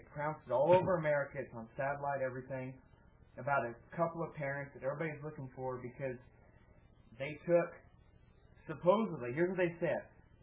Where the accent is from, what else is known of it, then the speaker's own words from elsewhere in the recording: California, United States; Now, I'm from California my whole life.